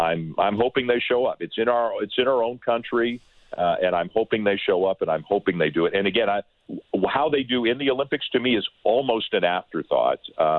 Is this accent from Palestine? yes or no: no; Canada; We're all kind of wired as Canadian basketball fans to say, oh, this is working against us.